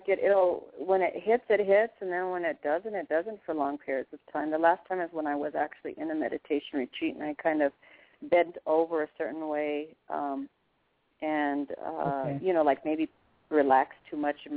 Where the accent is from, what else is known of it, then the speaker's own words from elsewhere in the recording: Colorado, United States; I'm from Colorado.